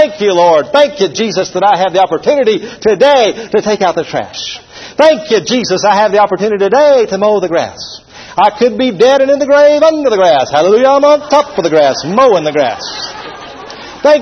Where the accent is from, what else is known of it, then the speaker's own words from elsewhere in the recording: Georgia, United States; I said, well, you know, I'm from Georgia, and you can get it any time up there.